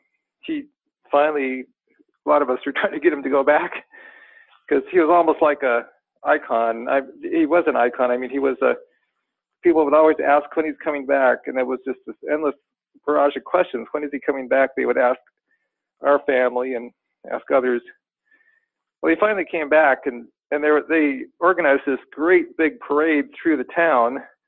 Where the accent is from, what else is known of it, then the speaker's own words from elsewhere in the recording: Nepal; As I mentioned before, I grew up in Nepal